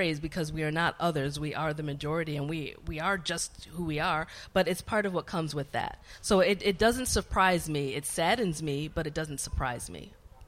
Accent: United States; But for me, it is part of being American. It is part of being what I am.

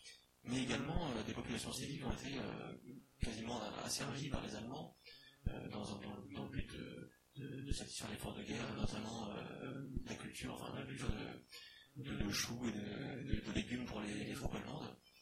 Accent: La Rochelle, Nouvelle-Aquitaine, France; Je suis de La Rochelle au départ.

